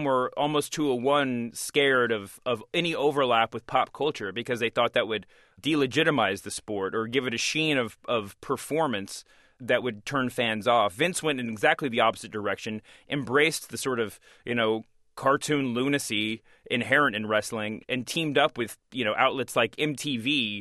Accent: Louisville, Kentucky, United States; For me, I grew up in Louisville, Kentucky, watching Memphis wrestling

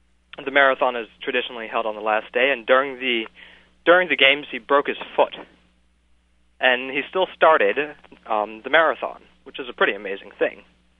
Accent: Australia; I'm an Australian Olympic speed skater.

